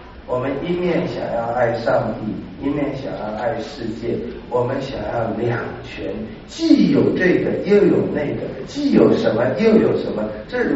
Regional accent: Taiwan; born there; 我是1949出生的，我是在台湾生的。

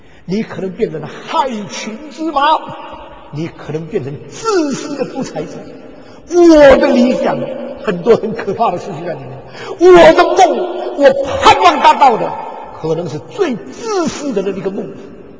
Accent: China

